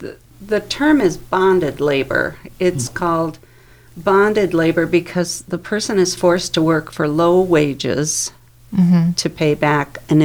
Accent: Minnesota, United States; I'm from Minnesota, and there was a man arrested in the suburb next to mine who had roofers sleeping in his basement on the floor.

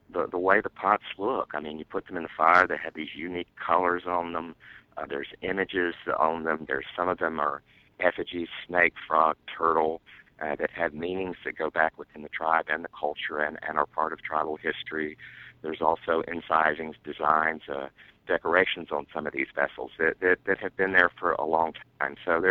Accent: Spartanburg, South Carolina, United States; I came from Spartanburg

